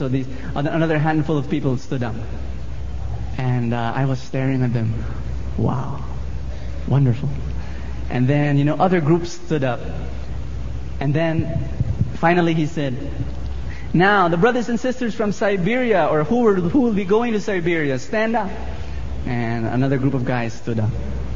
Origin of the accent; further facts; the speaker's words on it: Philippines; Hi, I'm from the Philippines. Yes, I'm a missionary from the Philippines.